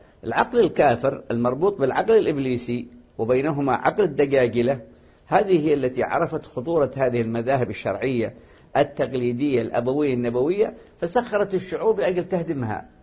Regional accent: Yemen; عندنا في اليمن الاستعمار البريطاني

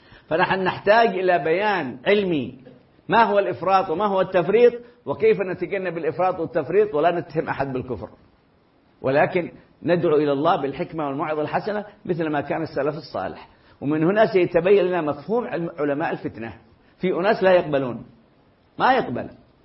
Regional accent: Hadramaut, Yemen; معروف نحن مثلا عندنا في حضرموت العلماء معروفين عبر التاريخ

